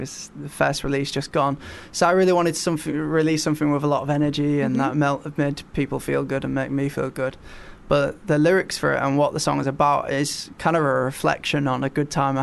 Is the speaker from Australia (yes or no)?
no; Yorkshire and the Humber, United Kingdom; accent: Yorkshire; I kind of stay true to my Yorkshire accent. Like, I don't want to lose it.